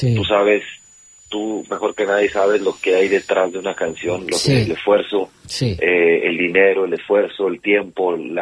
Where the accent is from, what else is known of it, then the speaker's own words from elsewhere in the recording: Torreón, Coahuila, Mexico; born there; Fue una persona allá donde nací, en Torreón, Coahuila